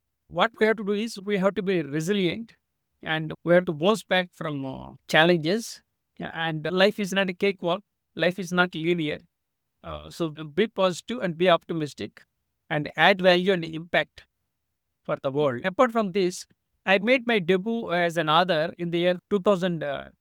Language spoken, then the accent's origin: English; India; born there; English is a second language; I was born on October 31st, 1963, in a tiny village in India. And I was born into a toxic family and grew up in a toxic environment.